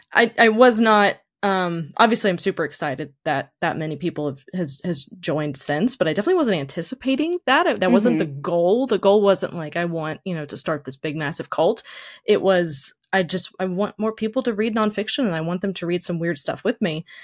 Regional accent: North Carolina, United States; in 2021, I had just moved back to my home state here, North Carolina.

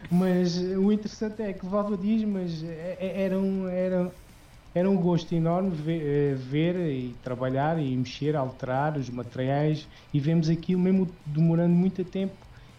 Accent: Portugal; eu não conseguia ver mais ninguém na minha terra, isso nem existia. Mesmo em Lisboa, não havia conhecimento pessoal

